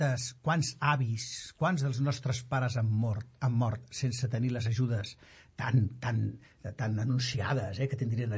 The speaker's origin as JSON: {"language": "Catalan", "region": "Catalonia", "country": "Spain", "said": "Som els catalans els que som tontos del bote, per entendre'ns."}